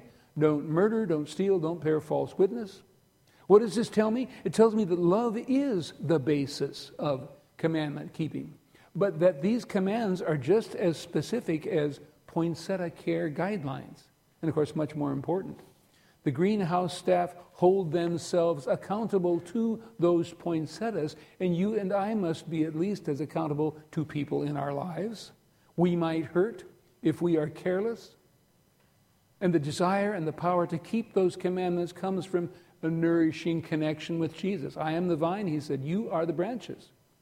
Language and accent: English; South Dakota, United States; Every time Shelley and I go back to my hometown in South Dakota